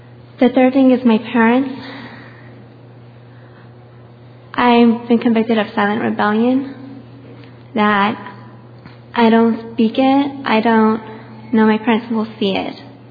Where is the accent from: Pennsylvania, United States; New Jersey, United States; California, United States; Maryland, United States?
California, United States; Sacramento; First off, I'm from Sacramento, California.